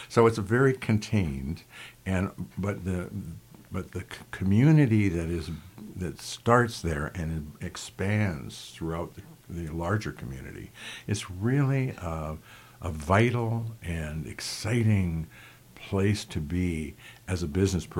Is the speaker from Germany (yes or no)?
no; Lethbridge, Alberta, Canada; born there; Where I was born in Lethbridge.